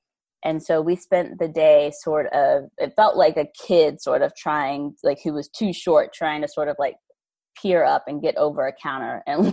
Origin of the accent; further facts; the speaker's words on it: Ohio, United States; now in Charlottesville, United States; I'm actually from Ohio. I'm the youngest of three girls, grew up there, and actually ended up in Charlottesville